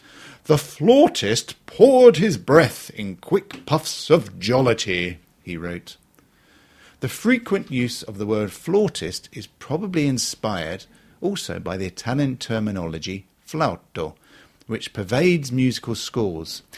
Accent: United Kingdom; Well, I'm a Brit

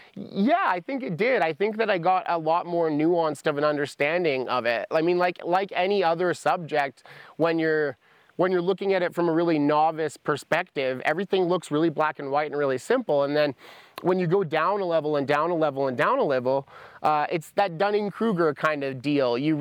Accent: Alberta, Canada; I grew up in Alberta, grew up with one foot in agriculture.

